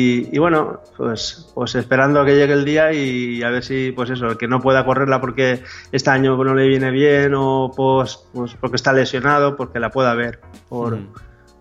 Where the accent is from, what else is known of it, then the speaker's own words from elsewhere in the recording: Massamagrell, Valencian Community, Spain; yo soy de aquí de Massamarell. Massamarell está a 11 kilómetros de Valencia.